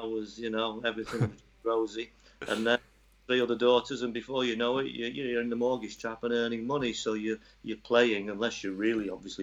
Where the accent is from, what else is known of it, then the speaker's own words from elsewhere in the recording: Worsley, North West England, United Kingdom; I grew up in Manchester Worsley. I live right by a golf course, so I was very lucky.